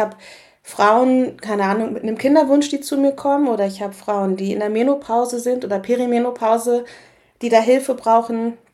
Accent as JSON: {"language": "German", "region": "Lower Saxony", "country": "Germany", "tie": "born or raised there", "said": "Also, ich komme her aus einem kleinen Dorf in Niedersachsen."}